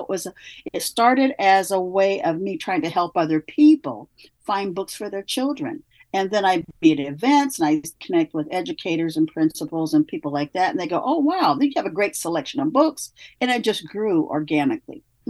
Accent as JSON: {"language": "English", "region": "Midwest", "country": "United States", "said": "I come from the Midwest. We have a very strong work ethic there."}